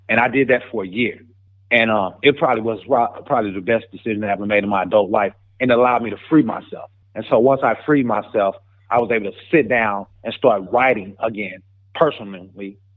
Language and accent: English; St. Louis, Missouri, United States; now in Kansas City, United States; So, yes, it's a great day to be in Kansas City. I'm from St. Louis, Missouri. You're not going to hear a lot of people say that.